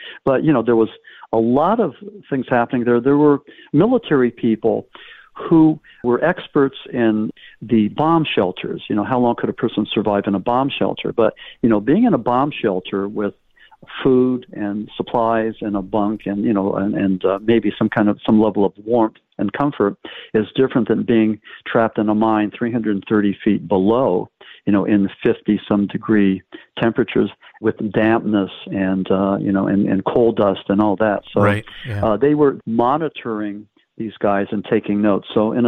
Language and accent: English; Berwick, Pennsylvania, United States; Yes, I'm originally from Berwick, Pennsylvania. That's in Columbia County.